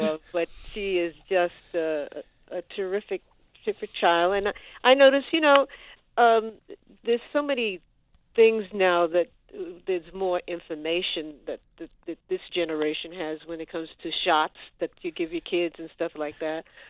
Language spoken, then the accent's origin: English; New York City, New York, United States; New York City, Manhattan, Washington Heights area.